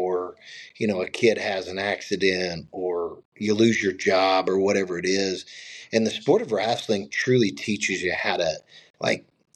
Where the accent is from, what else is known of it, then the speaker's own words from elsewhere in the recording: Bristow, United States; also born or lived in Cleveland; So I was born and raised in Cleveland. And in the seventh grade, we left Cleveland and went to Bristow.